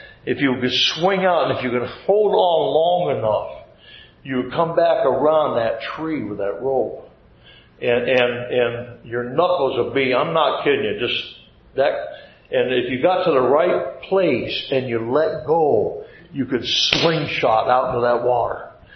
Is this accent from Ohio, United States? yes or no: yes; Jefferson, Ohio, United States; We had the East Dam and the West Dam, where I grew up in Jefferson, Ohio. It's a small community